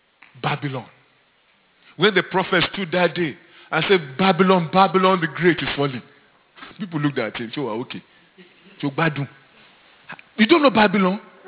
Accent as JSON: {"language": "English", "region": "Lagos", "country": "Nigeria", "tie": "born there", "said": "I did study Yoruba in school. Don't worry. I was born in Lagos."}